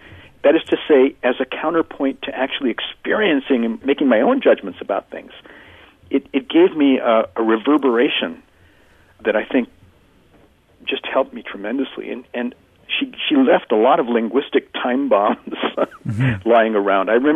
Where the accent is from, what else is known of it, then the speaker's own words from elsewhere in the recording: Arizona, United States; as a kid, you think, well, man, that's just all made up. Because I was living in the desert. There's no snow and there's no kings. No king of Arizona